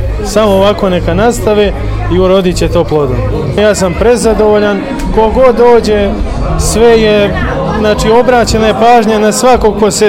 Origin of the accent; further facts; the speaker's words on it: Čačak, Šumadija and Western Serbia, Serbia; dolazim, rodom sam iz Čačka, iz Srbije